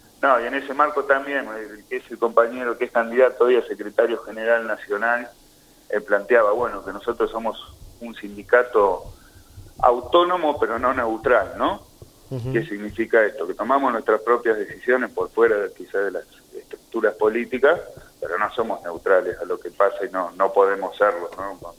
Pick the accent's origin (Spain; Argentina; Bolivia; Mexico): Argentina; somos todos argentinos, somos todos, como la gran mayoría del pueblo, trabajadores y trabajadoras